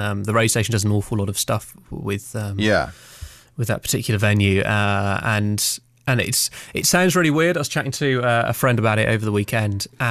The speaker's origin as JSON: {"language": "English", "region": "South West England", "country": "United Kingdom", "tie": "born or raised there", "lives_now": "Manchester, United Kingdom", "said": "I grew up in Devon."}